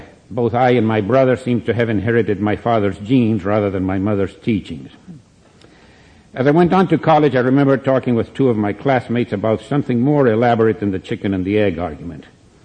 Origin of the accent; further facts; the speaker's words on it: Argentina; I was born and raised in Argentina